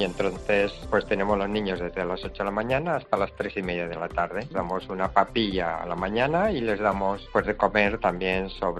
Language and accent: Spanish; La Rioja, Spain; de toda La Rioja, con lo cual pues yo estoy enormemente agradecido a la generosidad de las gentes de mi tierra, claro.